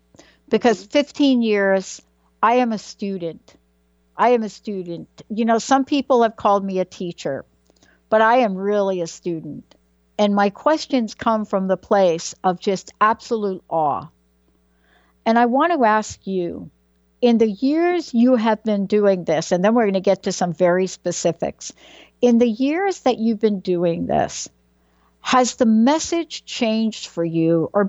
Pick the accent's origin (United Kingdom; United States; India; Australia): United States; New York City, New York; born there; So look, I was born in the Bronx, right? Everything is cement.